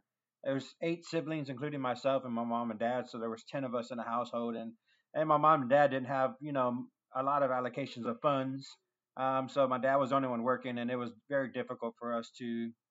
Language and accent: English; Houston, Texas, United States; born there; I was born in Houston, Texas.